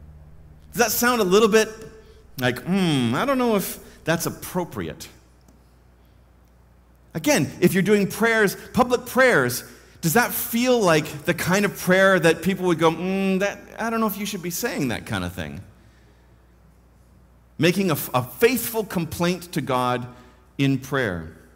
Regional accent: Vancouver, British Columbia, Canada; also born or lived in Ontario / Toronto; Like in Vancouver, if I'm lost, and I'm not because I grew up in Vancouver, but I always knew, look north, that's the mountains.

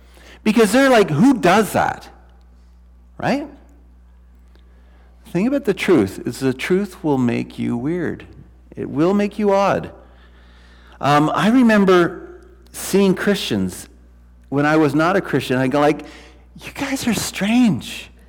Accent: China; now in Vancouver, Canada; The first time, when I moved to Vancouver, I came from China and I came to Vancouver.

